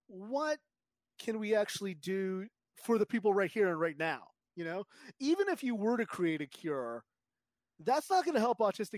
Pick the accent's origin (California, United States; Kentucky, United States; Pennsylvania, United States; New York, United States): California, United States; I grew up in Southern California. There was a big measles outbreak at Disneyland, if you remember.